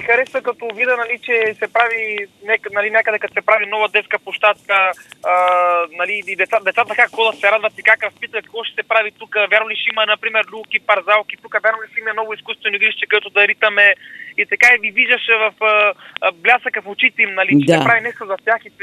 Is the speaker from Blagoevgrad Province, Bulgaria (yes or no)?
yes; Simitli, Blagoevgrad Province, Bulgaria; в Симитли, в моя роден град